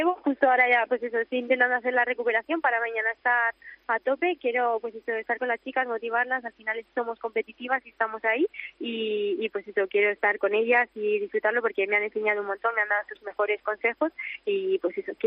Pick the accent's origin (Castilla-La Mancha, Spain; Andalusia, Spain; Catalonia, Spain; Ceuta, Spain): Castilla-La Mancha, Spain; La Solana; Pues sí, no sé, la verdad es que no tengo ni idea, pero a mí me gusta mucho mi pueblo, la torre de mi pueblo me encanta.